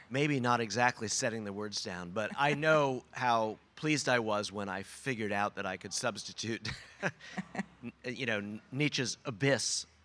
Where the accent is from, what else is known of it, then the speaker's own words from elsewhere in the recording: Brooklyn, New York, United States; It was a footnote, as far as I was concerned, that I was from Brooklyn. And then I made this kind of reversal that surprised and delighted me, where I went back and began living in Brooklyn